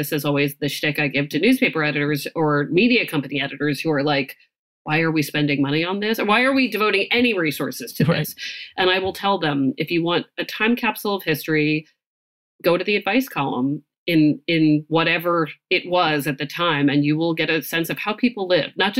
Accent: Maryland, United States; now in Boston, United States; But I am originally basically from Maryland and moved to Boston and have been in Boston so long that I am starting to think like a Boston person, whatever that means.

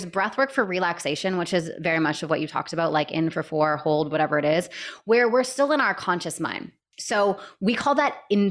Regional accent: Canada; I was living in Canada at the time. I'm Canadian.

